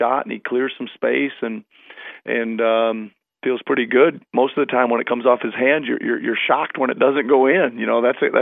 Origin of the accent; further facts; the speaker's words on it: Iowa, United States; I had two jobs, one in my home state in Iowa, and one on the Mexican border down there at the Rio Grande Valley, and I loved them both.